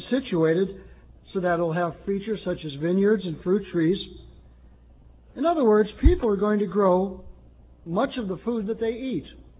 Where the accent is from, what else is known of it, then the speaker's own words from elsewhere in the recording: Chicago, Illinois, United States; You know, I was a kid, I grew up in Chicago, a pretty big city.